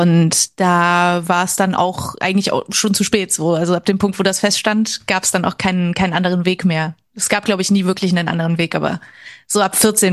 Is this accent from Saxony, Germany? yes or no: yes; Chemnitz, Saxony, Germany; also born or lived in Berlin; Ich bin jetzt 26, geboren und aufgewachsen in Chemnitz, wie du schon gesagt hast. Ich bin dann zum Studium nach Berlin gezogen.